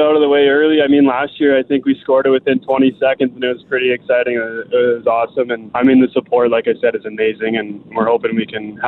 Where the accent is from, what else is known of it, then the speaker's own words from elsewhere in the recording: Lethbridge, Alberta, Canada; now in Saskatoon, Canada; Yeah, I'm from Lethbridge. Live in Saskatoon now. Been here for 5 years